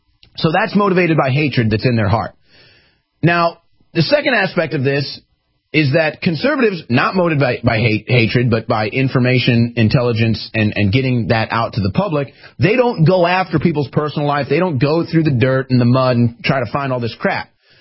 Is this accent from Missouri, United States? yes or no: yes; St. Louis, Missouri, United States; big shout out, to St. Louis, my hometown.